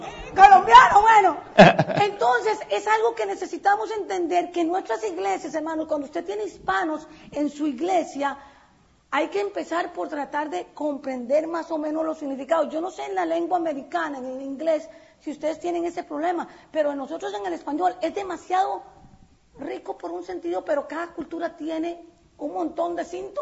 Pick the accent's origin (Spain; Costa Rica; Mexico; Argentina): Costa Rica; Yo me casé con un mexicano. Yo soy costarricense.